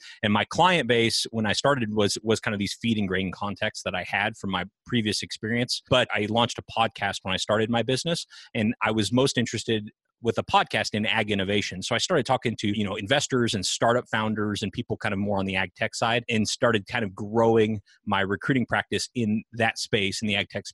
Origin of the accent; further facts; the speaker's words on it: California, United States; I grew up in Northern California on a hobby farm